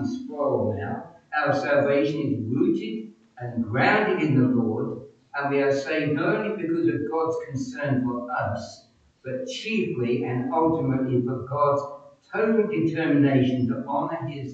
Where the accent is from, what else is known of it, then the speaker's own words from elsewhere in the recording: Kettering, East Midlands, United Kingdom; he was connected to my hometown of Kettering in Northamptonshire.